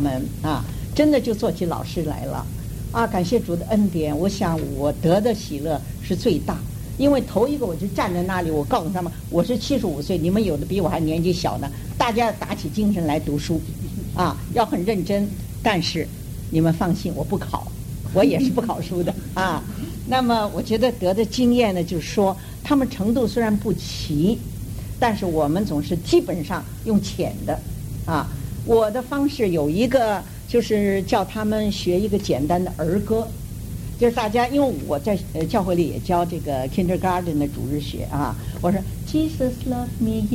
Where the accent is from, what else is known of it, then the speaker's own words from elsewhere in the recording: São Paulo, Brazil; 我是从巴西圣保罗来的。在巴西圣保罗有一个台湾长老教会，他们里面有个颂年大学。我很荣幸的，我自己75岁